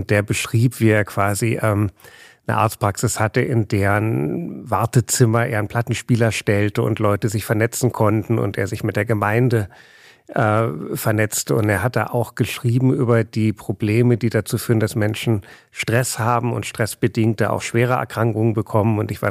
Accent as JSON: {"language": "German", "town": "Ludwigsburg", "region": "Baden-Württemberg", "country": "Germany", "tie": "born or raised there", "said": "Aber groß geworden bin ich in Ludwigsburg, also nicht weit von hier, bei Stuttgart."}